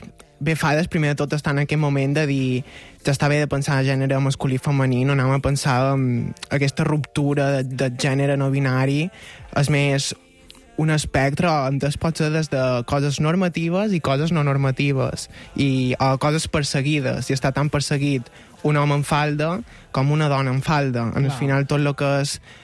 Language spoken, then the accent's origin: Catalan; Balearic Islands, Spain; som mallorquins